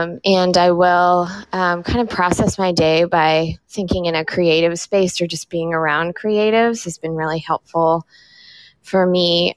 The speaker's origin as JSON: {"language": "English", "town": "Harrisburg", "region": "Pennsylvania", "country": "United States", "also_born_or_lived": "New York", "moved": "as an adult", "lives_now": "Los Angeles, United States", "said": "I chose New York at the time because I wasn't ready for the cross-country move because I'm originally from Paris, Harrisburg, Pennsylvania."}